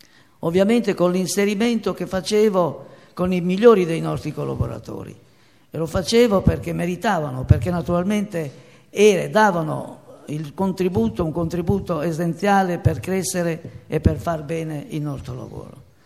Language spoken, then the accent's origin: Italian; Carpi, Emilia-Romagna, Italy; io sono Emiliano, vengo da Carpi